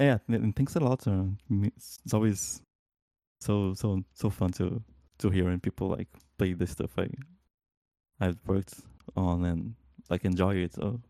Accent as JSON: {"language": "English", "town": "Brasilia", "region": "Federal District", "country": "Brazil", "second_language": "English", "lives_now": "Toronto, Canada", "said": "I'm from Brazil, Brasilia, the capital. Currently, I'm living in Toronto, but I'm like Link said, I'm moving back home next week."}